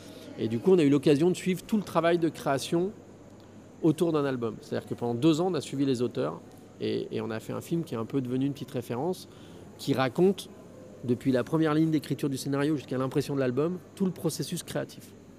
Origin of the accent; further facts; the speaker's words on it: Auvergne-Rhône-Alpes, France; je viens du lac d'Annecy et j'ai pas grand chose de marin.